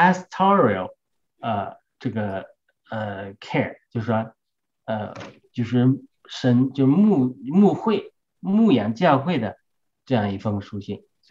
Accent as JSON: {"language": "Chinese", "country": "China", "said": "反正我们中国人讲话这个习惯跟美国人不一样"}